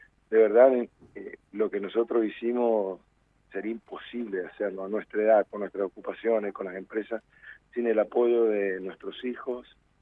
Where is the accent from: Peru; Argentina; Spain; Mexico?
Argentina; Mendoza; yo personalmente como mendocino no podía dejar de pensar lo que estaba pasando en Mendoza